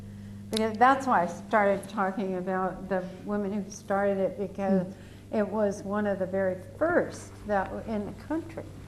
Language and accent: English; Fort Bragg, California, United States; But I grew up in Fort Bragg, and I had Mrs. Amack for a high school teacher